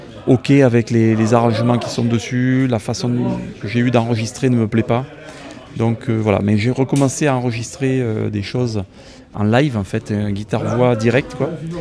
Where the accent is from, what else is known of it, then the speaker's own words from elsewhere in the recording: Les Plantiers, Occitanie, France; Du Gard, des Cévennes gardoises, un petit village qui s'appelle Les Plantiers.